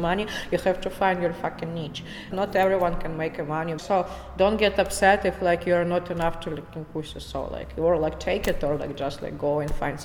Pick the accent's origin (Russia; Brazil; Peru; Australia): Russia; English is a second language; moved away as an adult; now in United States; I'm from Russia.